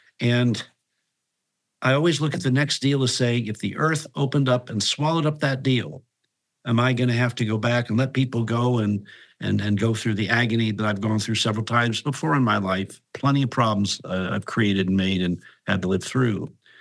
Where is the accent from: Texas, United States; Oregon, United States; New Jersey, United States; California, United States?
Oregon, United States; Portland; years ago growing up in Portland, we worked with First National Bank